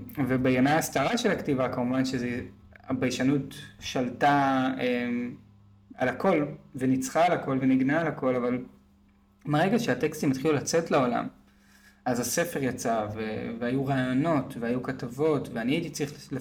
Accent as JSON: {"language": "Hebrew", "town": "Tel Aviv", "region": "Tel Aviv District", "country": "Israel", "tie": "born or raised there", "said": "ואני עוד מרגיש שהיו לי נסיבות מקלות כי גדלתי בתל אביב."}